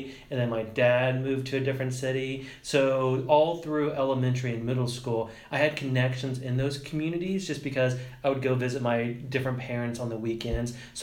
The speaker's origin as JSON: {"language": "English", "town": "New Castle", "region": "Indiana", "country": "United States", "tie": "born or raised there", "said": "Well, I grew up in Newcastle, Indiana, but I've lived in Richmond since around eighth grade."}